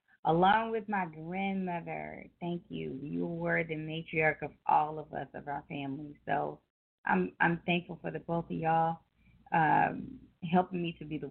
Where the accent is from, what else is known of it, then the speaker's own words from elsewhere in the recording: Memphis, Tennessee, United States; And also thanks for Tri-State Defender for from my hometown, Memphis, of definitely putting us on the map there